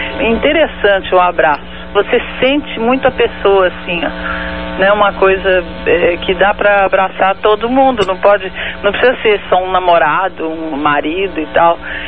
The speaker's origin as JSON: {"language": "Portuguese", "town": "Mariana", "region": "Minas Gerais", "country": "Brazil", "said": "Eu sou de Mariana, Minas Gerais também, Mariana."}